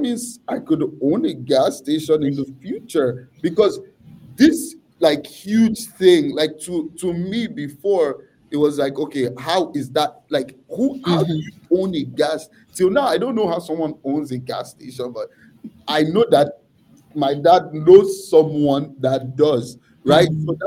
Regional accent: Nigeria; So the context I would give you, it really is growing up in Nigeria.

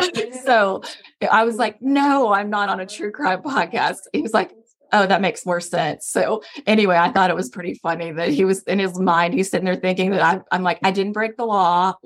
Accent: Grapevine, Texas, United States; So I grew up in Grayby. My parents were in education.

